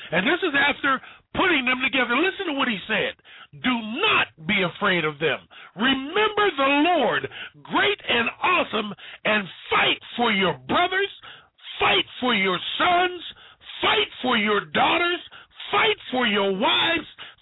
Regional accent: Youngstown, Ohio, United States; I remember one time I was up in my hometown and I had my wife and my wife's cousin. And, you know, they were going in a Chinese restaurant. I'm from Youngstown, Ohio. That's where I was born.

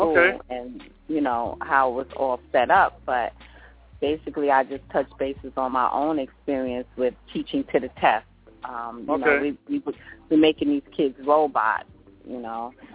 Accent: Youngstown, Ohio, United States; born there; now in New York, United States; Because I was born in Youngstown, Ohio, and so was my sister. My parents came there to New York from Ohio.

